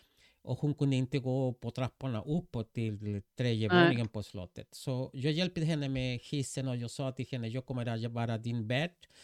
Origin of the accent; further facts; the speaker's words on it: Chile; Swedish is a second language; now in Sweden; jag kommer från Sydamerika, från Chile, och vi är väldigt vana att hjälpa varandra